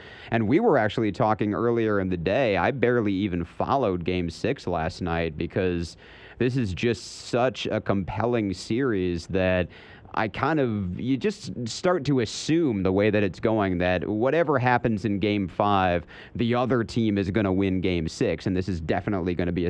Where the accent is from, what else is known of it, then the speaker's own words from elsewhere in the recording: Michigan, United States; I'm a Tigers fan. I grew up in Michigan